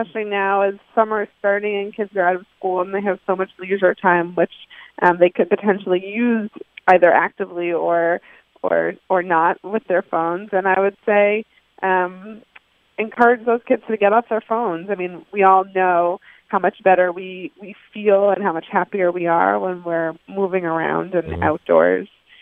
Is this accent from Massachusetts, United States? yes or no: yes; Boston, Massachusetts, United States; Oh, I'm from Boston, Red Sox all the way.